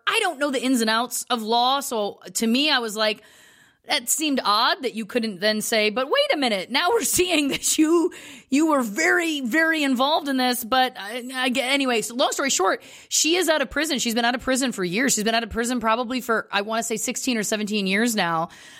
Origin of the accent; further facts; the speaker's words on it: Canada; this is obviously both of us growing up in Canada.